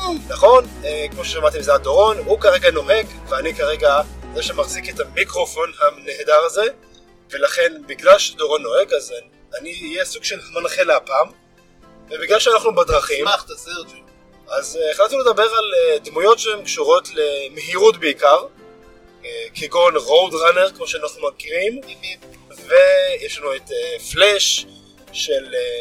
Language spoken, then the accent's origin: Hebrew; Beersheba, Southern District, Israel; אני … מבאר שבע, מהדרום.